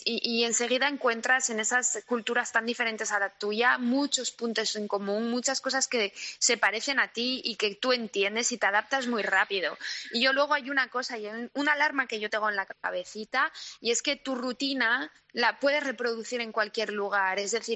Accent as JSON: {"language": "Spanish", "town": "Paris", "region": "Île-de-France", "country": "France", "tie": "born or raised there", "moved": "as an adult", "lives_now": "Spain", "said": "yo nací en París, soy parisina, hasta los 21 años estuve viviendo allí"}